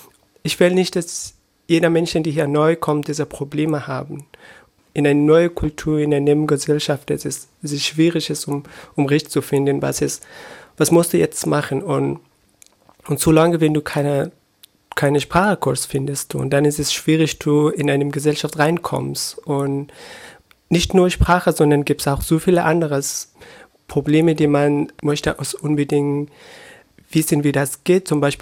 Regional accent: Afghanistan; moved away as an adult; now in Germany; Ich bin um 1990 bin ich in Afghanistan geboren und zur Schule gegangen und auch der Uni. Und am Ende 2015 bin ich nach Deutschland als Geflüchteter hergekommen.

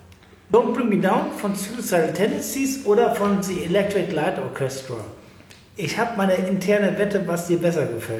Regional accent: Cologne, North Rhine-Westphalia, Germany; now in Hamburg, Germany; ich komme auch aus Köln, ich weiß, wie schwer es ist hier in Hamburg.

